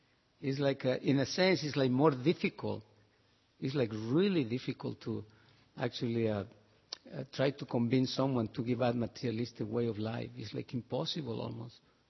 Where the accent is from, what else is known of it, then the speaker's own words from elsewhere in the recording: Mexico; accent: Mexican; English is a second language; Like, he detect my accent, you're Spanish, you sound like Mexican. I said, yes.